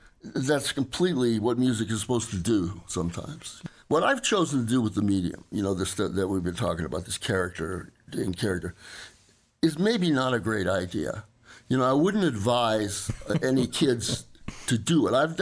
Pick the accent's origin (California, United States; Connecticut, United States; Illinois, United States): California, United States; Los Angeles; born there; also born or lived in New Orleans; My mother was from New Orleans, and I was born in Los Angeles, but went to New Orleans when I was a week old, maybe 2 weeks old, and we stayed there till I was 3